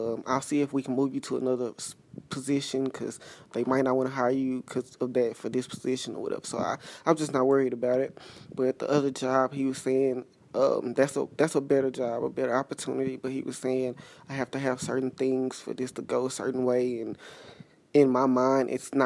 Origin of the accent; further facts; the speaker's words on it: Longview, Texas, United States; moved away; I moved from my hometown, which is Longview, Texas. I moved from there a couple weeks ago to a bigger city, never stayed in a bigger city like this